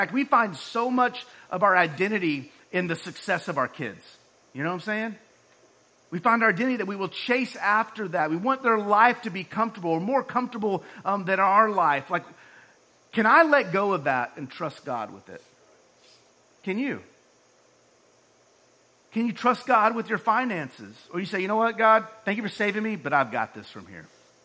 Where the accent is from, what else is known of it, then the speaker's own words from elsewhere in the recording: Oklahoma, United States; I mean, we're from Oklahoma, so it's probably a tornado, you know what I'm saying?